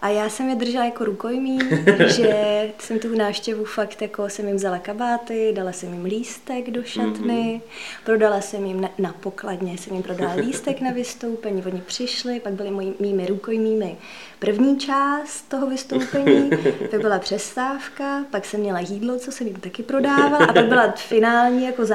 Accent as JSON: {"language": "Czech", "region": "Moscow", "country": "Russia", "tie": "born or raised there", "also_born_or_lived": "Kazan", "said": "Když mi bylo 3, tak jsme se s rodiči přestěhovali do Moskvy a když mi bylo 7, tak jsme se s maminkou přestěhovali do Prahy. Takže jsem vlastně tady od 7 let."}